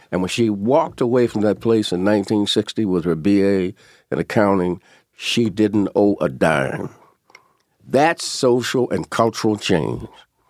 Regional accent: Lincoln Heights, Ohio, United States; When Damon Lynch and I were growing up in Lincoln Heights, the year we finished, 1955

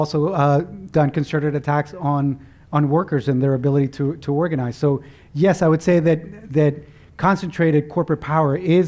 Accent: Guatemala; English is a second language; someone that was grew up in the developing world, I was born in Guatemala and spent most of my childhood there

